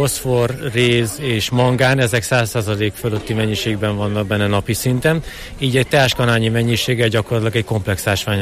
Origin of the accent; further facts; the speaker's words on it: Miskolc, Borsod-Abaúj-Zemplén, Hungary; Mi miskolciak vagyunk egyébként